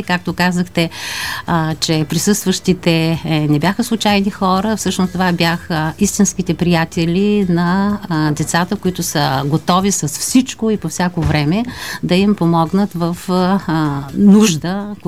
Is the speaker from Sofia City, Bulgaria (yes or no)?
no; Varna, Varna Province, Bulgaria; Верно е, че идвам от Варна